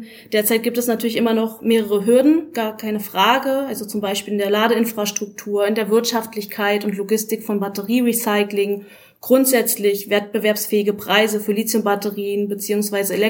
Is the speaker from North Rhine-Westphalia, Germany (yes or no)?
no; Berlin, Germany; now in Chile; Also ich bin gebürtige Berlinerin, lebe seit mittlerweile knapp 5 Jahren in Chile